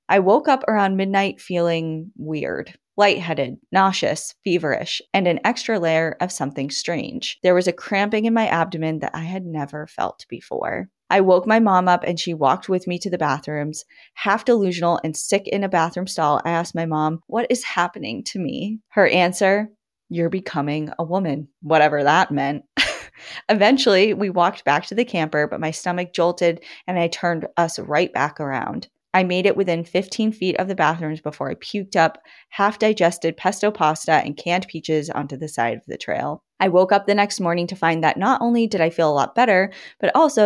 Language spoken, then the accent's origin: English; Vermont, United States; I'm originally from Vermont, and my parents are outdoor fanatics who also happen to be teachers.